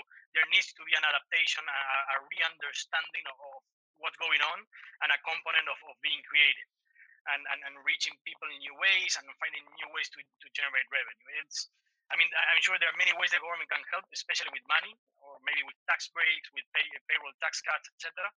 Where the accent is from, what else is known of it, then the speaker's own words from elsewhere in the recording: Argentina; English is a second language; I'm from Argentina.